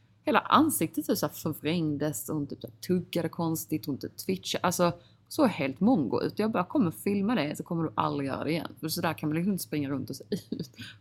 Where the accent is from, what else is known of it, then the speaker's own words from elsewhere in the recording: Sweden; när jag växte upp eller typ när jag var liten i Sverige